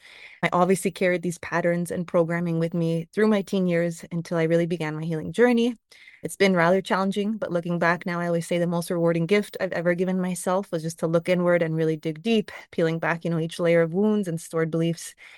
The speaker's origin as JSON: {"language": "English", "town": "Toronto", "region": "Ontario", "country": "Canada", "tie": "born or raised there", "said": "I'm born and raised in Toronto."}